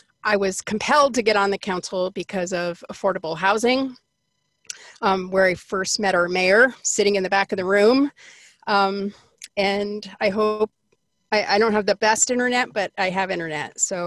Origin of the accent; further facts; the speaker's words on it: New York, United States; also born or lived in Ohio; now in Newburgh, United States; I moved here from the East Coast. I lived in Ohio and in New York. I grew up in upstate New York, which is much, much like Oregon.